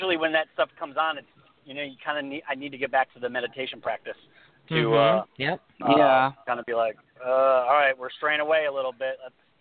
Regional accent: Detroit, Michigan, United States; I'm originally from the Detroit area, so I mean, I know, but it's not like Minnesota cold.

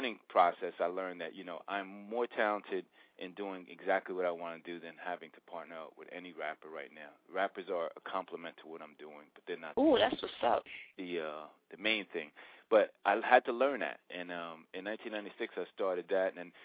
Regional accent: Newark, New Jersey, United States; I am Puerto Rican, born and raised in Newark, New Jersey.

